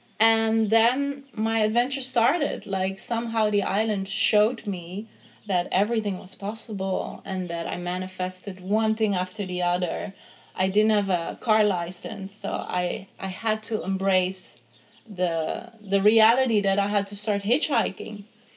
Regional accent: Netherlands; moved away as an adult; I always wanted to leave my home country, Holland

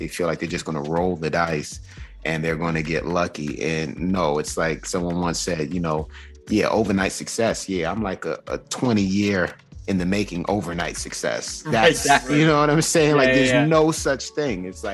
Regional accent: New York City, New York, United States; growing up in Queens in New York City, everybody was riding for

